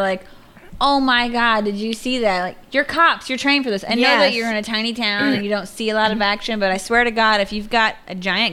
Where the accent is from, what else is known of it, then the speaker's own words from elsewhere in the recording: Texas, United States; I'm from Texas, and they all have shotguns.